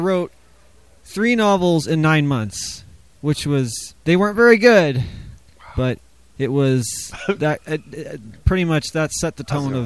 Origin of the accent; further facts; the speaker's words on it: Portland, Oregon, United States; now in North Hollywood, United States; No, I grew up in Portland, Oregon.